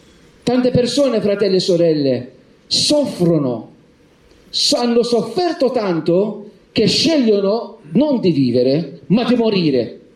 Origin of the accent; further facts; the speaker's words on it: Malta; Italian is a second language; E questo mi viene un po' naturale anche perché sono maltese.